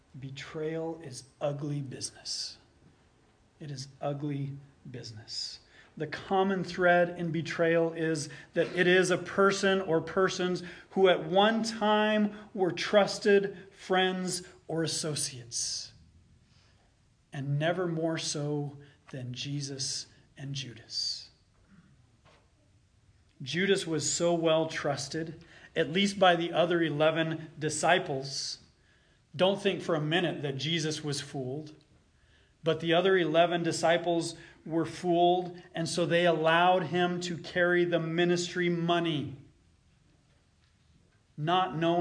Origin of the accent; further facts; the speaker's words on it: Los Alamos, New Mexico, United States; which is where Sherry and I grew up in Los Alamos, where the atomic bomb was built